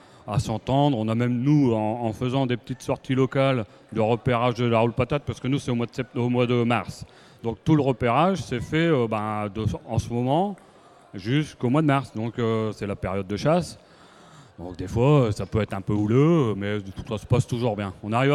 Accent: Beaumetz-lès-Cambrai, Hauts-de-France, France; Ah non, moi je suis de Beaumais-les-Cambrai.

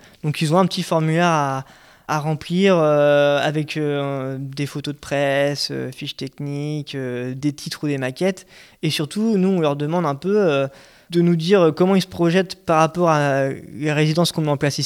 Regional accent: Normandy, France; je suis arrivé il y a peu de temps ici, je suis normand de base

